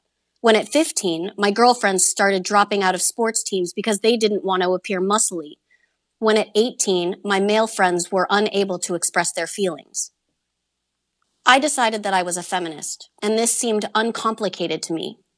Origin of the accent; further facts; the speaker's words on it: United Kingdom; I am from Britain